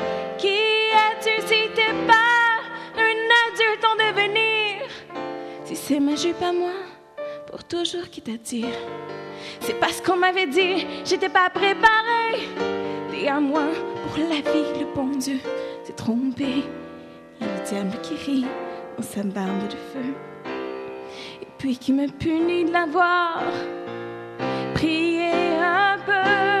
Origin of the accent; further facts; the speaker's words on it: Quebec, Canada; Je suis québécoise et c'est ça, ça me fait vraiment plaisir d'être ici ce soir.